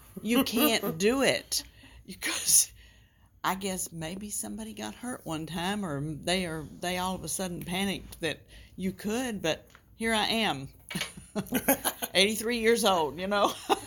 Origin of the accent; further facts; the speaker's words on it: Longview, United States; And my memories of growing up in Longview.